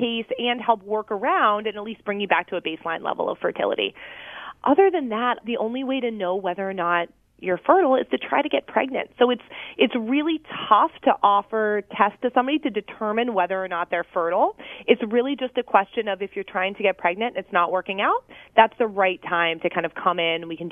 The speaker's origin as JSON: {"language": "English", "town": "Tampa", "region": "Florida", "country": "United States", "tie": "born or raised there", "also_born_or_lived": "Pittsburgh / Northeast / Chicago", "lives_now": "Philadelphia, United States", "said": "I'm kind of from all over the place. I was born in Pittsburgh. I grew up in Tampa, Florida. And then from college onwards, really, I've kind of been like around the Northeast and then Chicago for fellowship and back to Philly."}